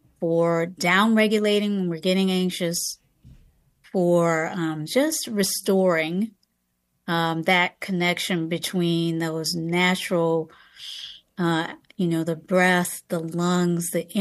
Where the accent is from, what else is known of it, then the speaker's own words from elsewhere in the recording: the South, United States; now in San Francisco, United States; I live in San Francisco. I travel a lot. I'm originally from the South.